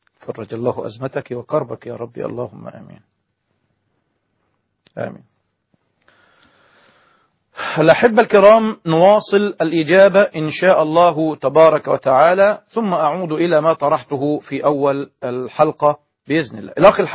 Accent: Egypt; كما هو الحال عندنا في مصر وفي كثير من سائر البلدان العربية

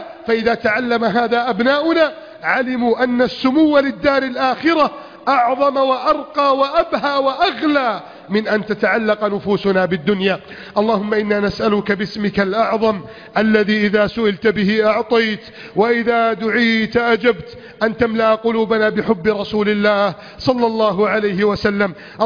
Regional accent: Egypt; اللهم من أراد بلادنا مصر أو حدودها أو ماءها

